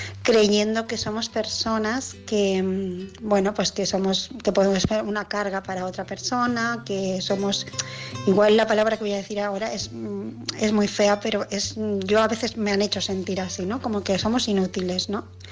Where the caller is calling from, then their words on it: Barcelona, Catalonia, Spain; de Barcelona